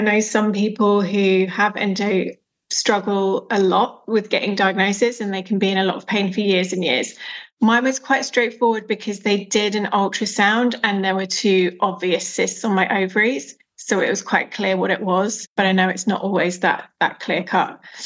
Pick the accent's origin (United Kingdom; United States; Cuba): United Kingdom; England; I grew up just outside London, but yeah, pretty much. In this area.